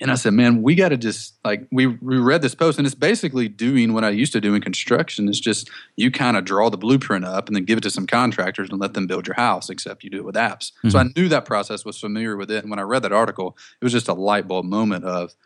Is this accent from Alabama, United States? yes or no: yes; Mobile, Alabama, United States; accent: Southern; So I was working in the lumber industry, actually, down in Mobile, Alabama, where I'm from. I'm sure you can't tell from my accent that I was from the South at all.